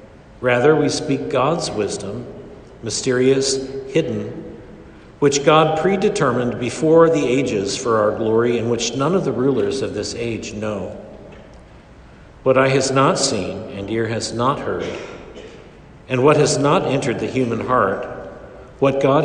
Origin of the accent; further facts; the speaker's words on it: Kansas City, United States; born there; Did you know that's where I'm born? I was born in Kansas City. I love Kansas City.